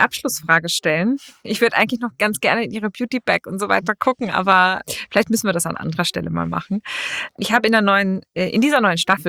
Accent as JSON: {"language": "German", "country": "Austria", "said": "Ich bin ja auch Österreicherin."}